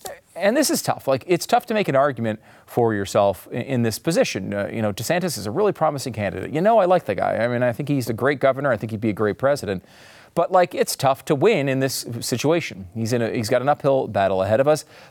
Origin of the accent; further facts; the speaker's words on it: Northeast, United States; Now, I grew up in the Northeast, okay? I moved here for a reason to Texas because it's warmer.